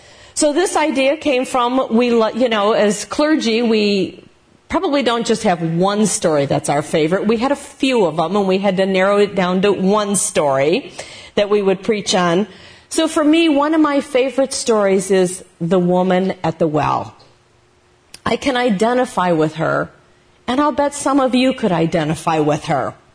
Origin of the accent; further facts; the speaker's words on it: Toledo, Ohio, United States; I have lived in the Toledo area almost all my life. I grew up over in West Toledo, went to McKinley, which is no longer there, DeVilbiss, which is closed.